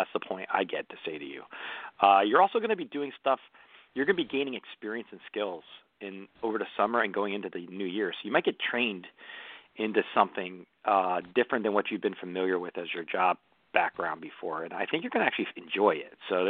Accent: New Jersey, United States; I was just going to say, Jersey's my home state.

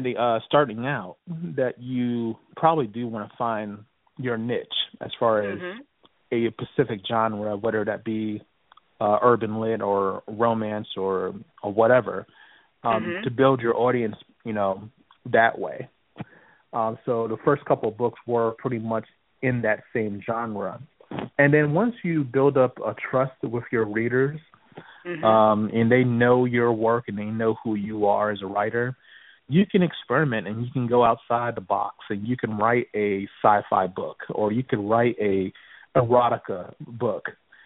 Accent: Florida, United States; also born or lived in New York; now in Atlanta, United States; My parents are Jamaican. That's kind of random. My mom and dad are from Jamaica. I was born in New York and raised in Florida.

